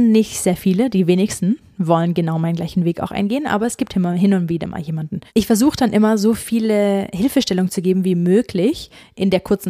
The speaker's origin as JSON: {"language": "German", "country": "Germany", "said": "ich komme aus Deutschland."}